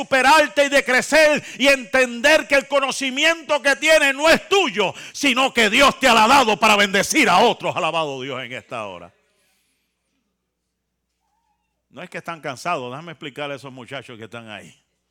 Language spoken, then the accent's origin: Spanish; Santa Isabel, Puerto Rico; En mi pueblo, en mi barrio, allá en Santa Isabel, Puerto Rico